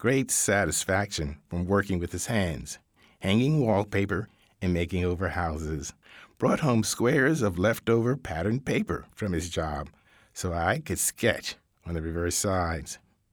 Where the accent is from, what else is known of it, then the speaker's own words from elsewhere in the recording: Philadelphia, Pennsylvania, United States; Growing up in Philadelphia in the 1940s, I was very much aware of racial separation.